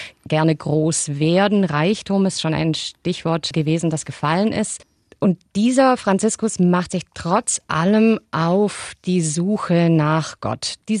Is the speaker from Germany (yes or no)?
yes; Southern Germany, Germany; Ich komme aus Süddeutschland. Da gibt es viele Franziskanerinnen, Klöster, die in den 80er Jahren gute Mädchenarbeit gemacht haben.